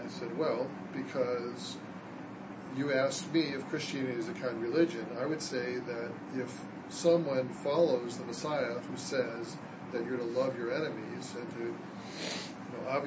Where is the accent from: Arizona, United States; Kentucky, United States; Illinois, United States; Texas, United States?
Illinois, United States; Chicago; Now, I'm from Chicago, so the Crown and Pritzker families have their names on buildings all over the place.